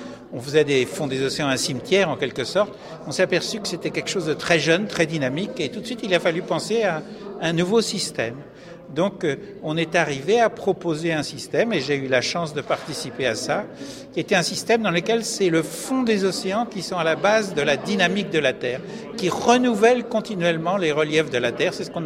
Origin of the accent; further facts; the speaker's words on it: Vietnam; Je suis né au Vietnam et puis depuis que j'étais tout petit, je regardais le Pacifique